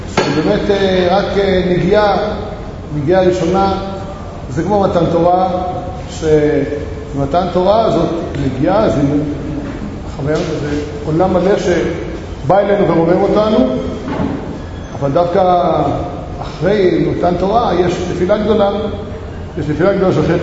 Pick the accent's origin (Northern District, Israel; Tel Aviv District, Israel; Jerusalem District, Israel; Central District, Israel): Jerusalem District, Israel; Jerusalem; born there; אני זוכר, אני הייתי ילד, נולדתי בבקה, הייתי בן 10 בזמן המלחמה